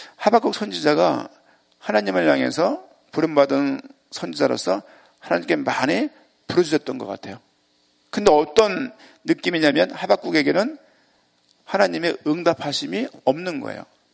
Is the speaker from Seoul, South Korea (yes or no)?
yes; Seoul, South Korea; 제가 수색동 토박이니까요. 산을 등지고 있고 앞쪽에는 상암동이 있고 상암동 그 앞에는 한강이 이렇게 있어요.